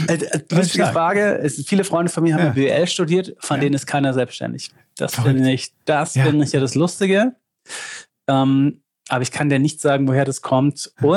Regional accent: Lindau, Bavaria, Germany; accent: Swabian; Ich schwätze nur Schwäbisch, ich bin ja Bayer, aber wir schwätzen auch, weil aus Lindau.

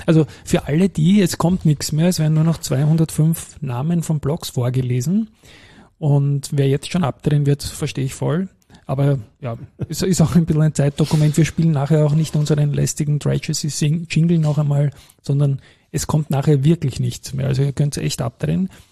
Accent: Austria; in der Dachregion als Österreicher zweimal gewonnen zu haben.

